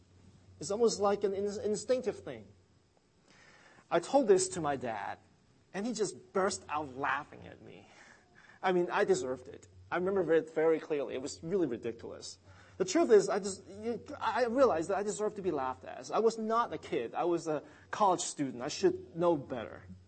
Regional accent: Hong Kong; Many of you know that I grew up in Hong Kong, and I grew up loving cars and driving.

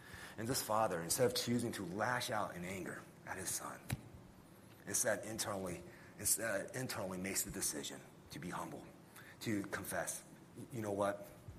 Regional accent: United States; it's easy for me to be triggered when people assume and says I'm not from America or comments on my accent.

